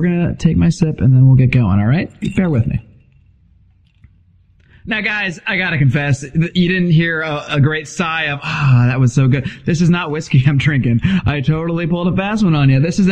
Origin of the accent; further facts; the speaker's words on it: Connecticut, United States; I grew up in Connecticut. We had a cider press at my house.